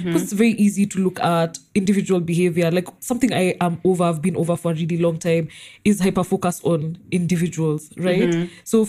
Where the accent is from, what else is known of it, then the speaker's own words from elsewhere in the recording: Kenya; So we are Kenyan, so there's a very hallowed place where we hold resistance movements